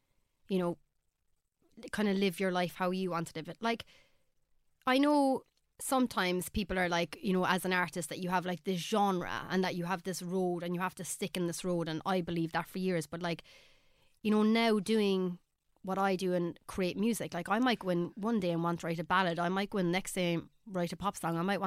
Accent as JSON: {"language": "English", "country": "Ireland", "said": "Just, for me, as an Irish artist, being able to hear another woman with a voice that kind of makes me feel safe."}